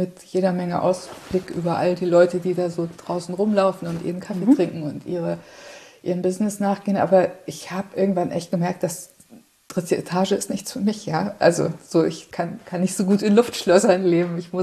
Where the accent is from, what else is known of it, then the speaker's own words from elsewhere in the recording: Hanover, Lower Saxony, Germany; Nee, ich bin ursprünglich in Hannover aufgewachsen, in Niedersachsen